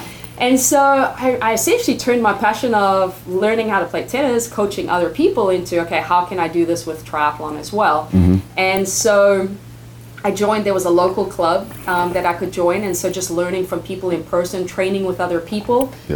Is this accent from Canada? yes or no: no; South Africa; as a kid, I grew up playing every single sport growing up in South Africa.